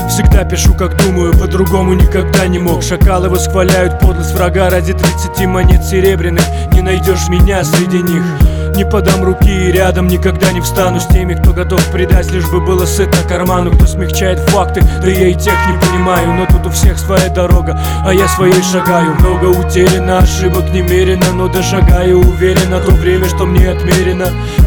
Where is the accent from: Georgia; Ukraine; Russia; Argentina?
Georgia; Дорожить семьей, родным народом и родной землей. Это моя задача, я грузин и верен памяти предков исправно.